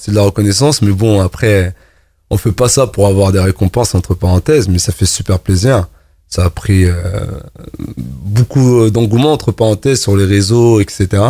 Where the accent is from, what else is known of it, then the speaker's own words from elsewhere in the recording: Gaillon, Normandy, France; 35 ans, je suis originaire de Gaillon.